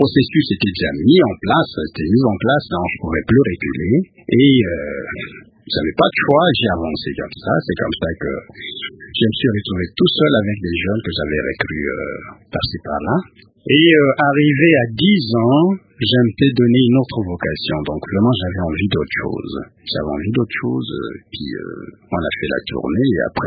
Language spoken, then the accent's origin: French; Kinshasa, DR Congo; Là où j'ai grandi avec mes parents et tout, et toute ma famille.